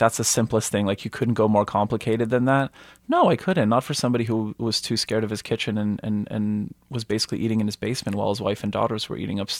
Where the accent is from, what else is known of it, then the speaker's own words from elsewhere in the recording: Montreal, Quebec, Canada; first language Polish; English is a second language; Very Polish, I would say. It was my first language. For most of my youth, went to church every Sunday, Polish school every Saturday.